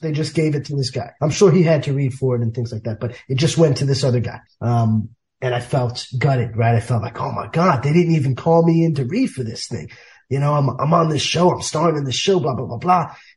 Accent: Bronx, New York, United States; I never knew, you know, I grew up in the South Bronx. My dad's a cop.

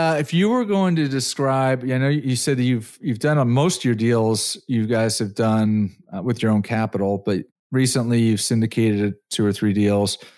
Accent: Connecticut, United States; now in Dallas, United States; And I'm an East Coast guy. I'm originally from Connecticut, but I've been here 10 years and I don't see it slowing down here.

